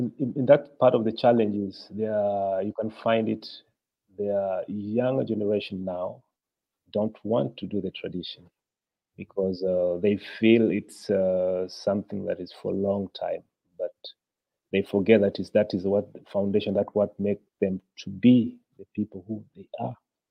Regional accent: Mombasa, Mombasa County, Kenya; English is a second language; It's true, because I'm just from Mombasa, and the temperature there, it's around 30 degrees and 80% humidity.

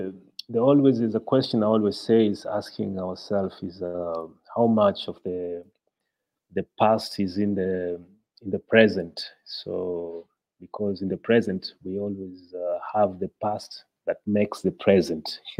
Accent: Mombasa, Mombasa County, Kenya; English is a second language; It's true, because I'm just from Mombasa, and the temperature there, it's around 30 degrees and 80% humidity.

